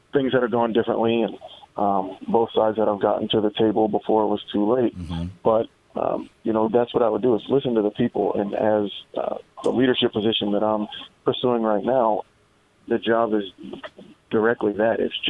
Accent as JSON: {"language": "English", "town": "St. Joseph", "region": "Missouri", "country": "United States", "tie": "born or raised there", "said": "And so for me, growing up in St. Joe, my parents were heavily involved in the community and they made sure that we were too"}